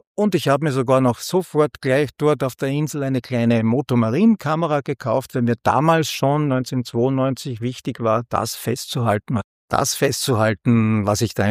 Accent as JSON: {"language": "German", "town": "Gramastetten", "region": "Upper Austria", "country": "Austria", "said": "ich komme aus Grammerstetten. Das ist nicht so weit weg von Linz."}